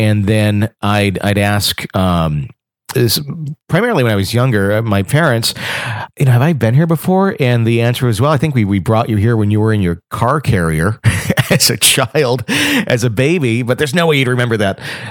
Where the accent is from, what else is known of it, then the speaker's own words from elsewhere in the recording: Wisconsin, United States; we worked together in the late 90s at that radio station in my hometown in Wisconsin.